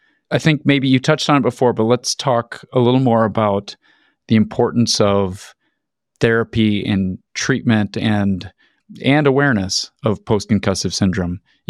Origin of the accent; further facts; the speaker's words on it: Iowa, United States; but I knew him growing up in Iowa.